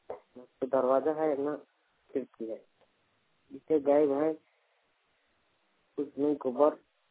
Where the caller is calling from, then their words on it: Jharkhand, India; टोला rally बेड़ा post tag, थाना नावाडी, जिला बोकारो से बोल रहा हूँ।